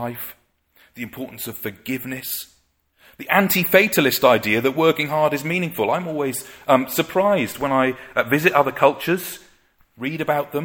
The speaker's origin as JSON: {"language": "English", "region": "Wales", "country": "United Kingdom", "said": "I'm from Wales."}